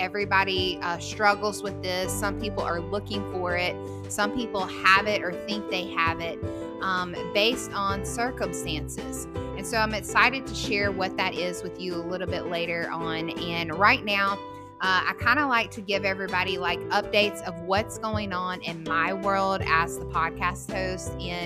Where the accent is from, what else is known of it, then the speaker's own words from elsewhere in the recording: the South, United States; now in Oregon; Now you know, I'm not born and raised here. I'm from the South. Love the South, but also love the PNW.